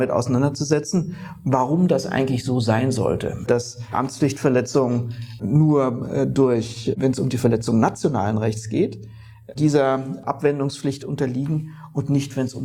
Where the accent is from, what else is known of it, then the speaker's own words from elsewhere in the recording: Bavaria, Germany; Man kann das nur als Franke ordentlich aussprechen.